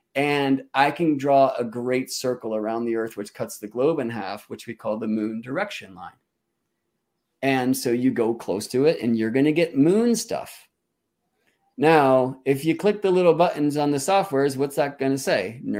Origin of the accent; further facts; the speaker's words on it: Boston, Massachusetts, United States; born there; I was born in Boston, and it does feel like home to me.